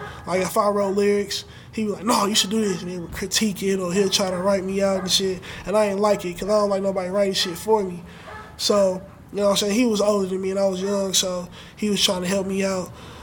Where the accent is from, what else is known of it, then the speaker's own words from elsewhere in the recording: St. Louis, Missouri, United States; Yeah, I grew up here in St. Louis all my life. Hazelwood, especially.